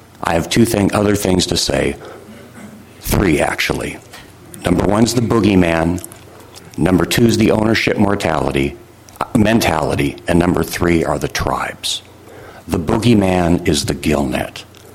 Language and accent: English; Oregon, United States; Growing up in the North Oregon coast, there were limited opportunities.